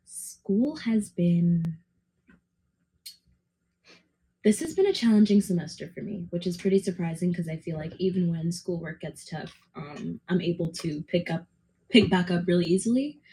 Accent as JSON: {"language": "English", "town": "Brooklyn", "region": "New York", "country": "United States", "said": "So I am from Brooklyn, New York, but when people think Brooklyn, they think, like, Bed-Stuy or Fort Greene"}